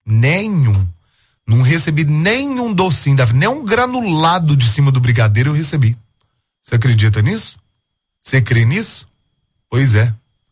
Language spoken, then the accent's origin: Portuguese; Itajubá, Minas Gerais, Brazil; sou de Itajubá.